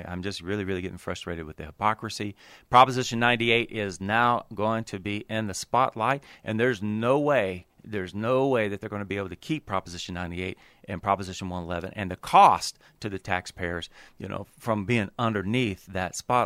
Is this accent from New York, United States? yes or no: no; Texas, United States; I don't mess with Texas, as we say in my home state.